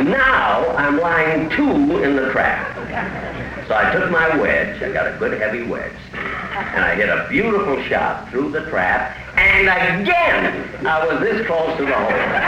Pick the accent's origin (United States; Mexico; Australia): United States; Waukegan, Illinois; Oh, I'm liking to be here because it's close to my hometown, Waukegan. And I go there a lot.